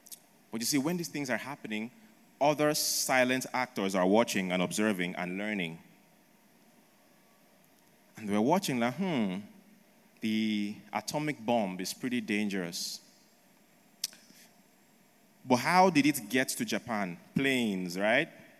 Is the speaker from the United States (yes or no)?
no; Nigeria; I grew up in Nigeria. I'm a Nigerian.